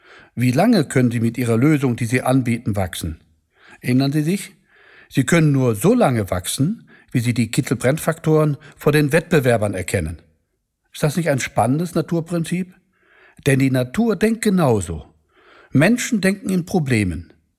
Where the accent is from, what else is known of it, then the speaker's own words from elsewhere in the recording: Duisburg, North Rhine-Westphalia, Germany; Ich komme aus dem Ruhrgebiet. Sie hören es vielleicht an meiner Stimme. Ich bin in Duisburg geboren. Da gibt es noch richtig Industrie, Dreck, Hochöfen.